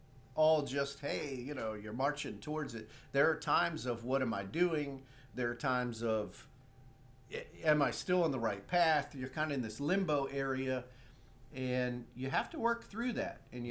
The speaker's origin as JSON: {"language": "English", "town": "Baltimore", "region": "Maryland", "country": "United States", "tie": "born or raised there", "said": "No offense to my hometown, but I'd much rather raise a child here."}